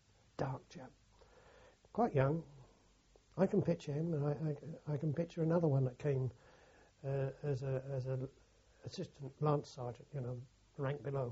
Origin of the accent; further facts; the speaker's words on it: London, United Kingdom; I was from London